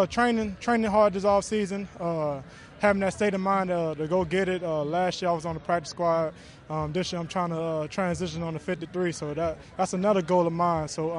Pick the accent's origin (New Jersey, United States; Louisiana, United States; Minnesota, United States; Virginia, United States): Louisiana, United States; And she know I like to eat. I'm from Louisiana, so I got the great home food cooking.